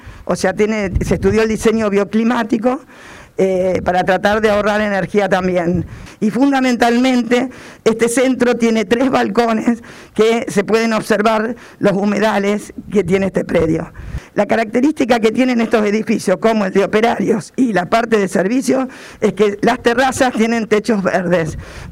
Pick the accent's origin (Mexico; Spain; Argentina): Argentina; Rosario, Santa Fe; En principio quiero agradecer como rosarina al gobernador Omar Perotti